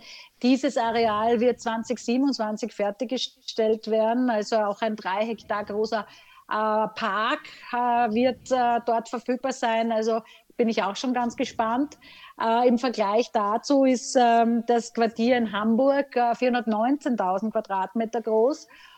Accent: Graz, Styria, Austria; in meiner Heimat Graz

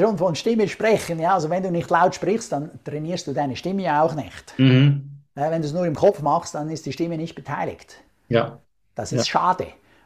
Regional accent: Switzerland; Da haben wir als Schweizer eher Vorteile oder überhaupt die dialektstark sind, weil da ist tendenziell mehr Melodie drin.

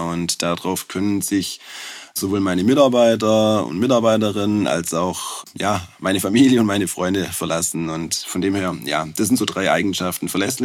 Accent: Swabia, Germany; Ja, man hört's unschwer. Ich komme aus Schwaben, bin Schwabe, bin 43 Jahre alt

